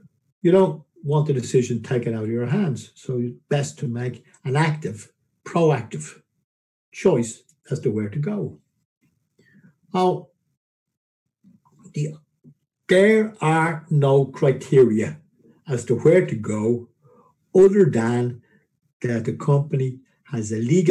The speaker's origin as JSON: {"language": "English", "country": "Ireland", "said": "I don't say that just because I'm Irish."}